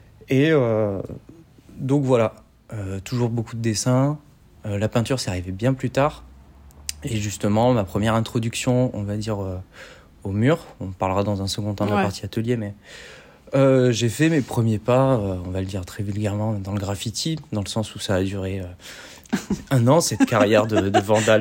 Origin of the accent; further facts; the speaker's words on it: Avignon, Provence-Alpes-Côte d'Azur, France; Je suis originaire d'Avignon. Mmh. Et je suis né un beau matin d'un 23 mai 1993.